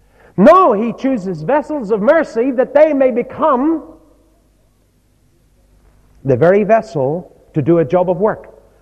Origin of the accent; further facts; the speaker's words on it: Newcastle, North East England, United Kingdom; I think of a man in my hometown of Newcastle.